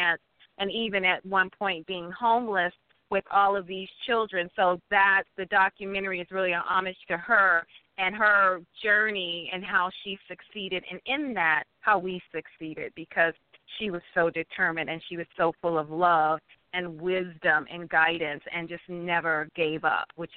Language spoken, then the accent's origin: English; Chicago, Illinois, United States; now in Los Angeles, United States; I'm from Chicago and the south side of Chicago, just like Mara said. And so I'm very excited the fact to kind of have that journey to go from Chicago and then to go to college in New York and then currently living in Los Angeles.